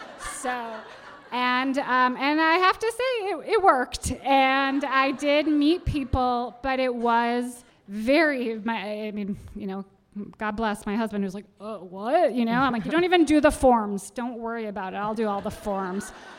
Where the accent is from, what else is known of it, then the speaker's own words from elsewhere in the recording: Northbrook, Illinois, United States; I'm from Northbrook, so shout out to you Northbrook people.